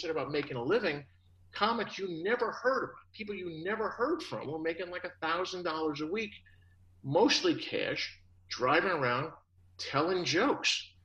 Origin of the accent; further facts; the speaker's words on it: New York, United States; moved away as an adult; So I'm from New York, and I moved to Oklahoma to finish college and to meet my future ex-wife. So I got here in the late 70s